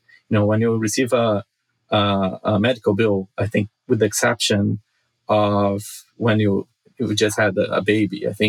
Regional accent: Brazil; now in Los Angeles, United States; I have three kids here in Los Angeles. I don't think they have the same perspective that I had growing up in Brazil.

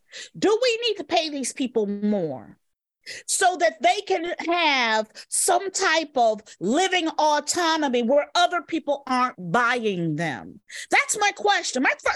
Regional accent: United States; As an American and as a woman and as a Black person

